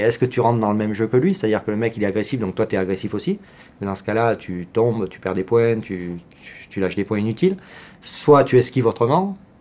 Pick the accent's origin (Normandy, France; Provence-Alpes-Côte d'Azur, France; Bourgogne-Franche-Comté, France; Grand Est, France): Provence-Alpes-Côte d'Azur, France; Manosque; also born or lived in United States; il est venu chez moi à Manosque en 84, il a mangé à la maison avec mes parents